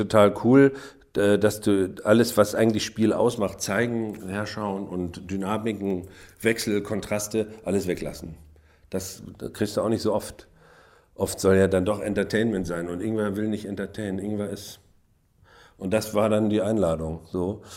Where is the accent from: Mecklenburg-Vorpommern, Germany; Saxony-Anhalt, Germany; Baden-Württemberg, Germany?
Mecklenburg-Vorpommern, Germany; die haben wir bei uns im Süden Mecklenburg.